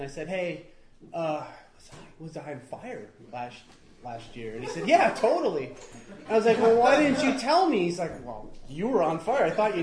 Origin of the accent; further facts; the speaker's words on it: Milwaukee, Wisconsin, United States; I'm from the Midwest, so I went back home to Milwaukee for a wedding, college buddies.